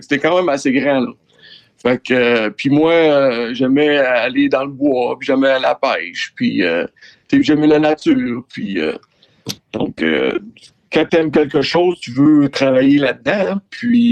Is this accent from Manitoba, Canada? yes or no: no; Sainte-Anne-des-Monts, Quebec, Canada; moi, je suis un Gaspésien, moi. Puis, ouais, Saint-Anne-des-Monts. Puis, mes parents, ils m'ont conçu là.